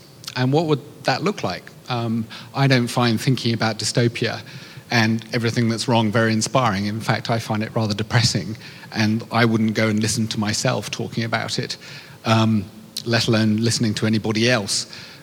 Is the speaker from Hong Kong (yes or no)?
no; England, United Kingdom; And I like Joe, and I'm another Englishman who loves this city, but I love that quote.